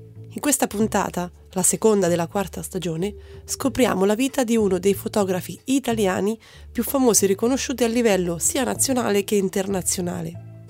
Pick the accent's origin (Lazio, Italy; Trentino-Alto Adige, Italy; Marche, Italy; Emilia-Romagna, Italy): Marche, Italy; Quindi, da marchigiana quale sono?